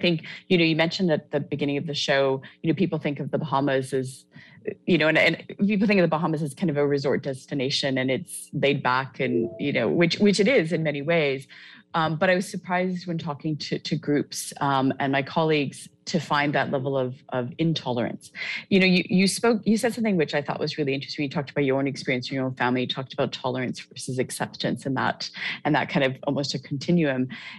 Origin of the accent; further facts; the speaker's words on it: Vancouver, British Columbia, Canada; I grew up in Vancouver, which is where a lot of gay pride happens in Canada. This is where it started. And I also came from a family, we came from Eastern Europe